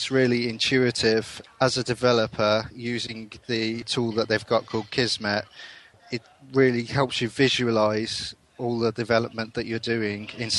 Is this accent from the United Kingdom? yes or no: yes; Birmingham, West Midlands, United Kingdom; I'm from Birmingham and I'm the lead developer for Derp Studios.